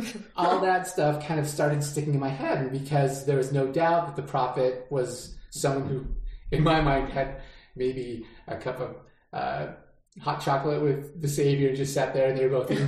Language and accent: English; Utah, United States; Yeah, my ward in my neighborhood, I mean, it's like, started out our ward house being a little away, but then we got a ward house in our neighborhood that we could walk to.